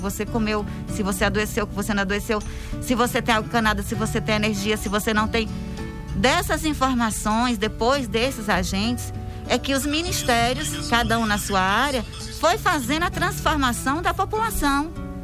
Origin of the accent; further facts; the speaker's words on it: Guanambi, Bahia, Brazil; sou natural de Guanambi, bacana. Aqui, meus pais aqui, toda a minha família é daqui.